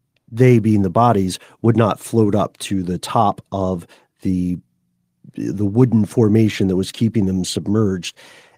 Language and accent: English; Tennessee, United States; accent: Tennessee; Perhaps my Tennessee accent is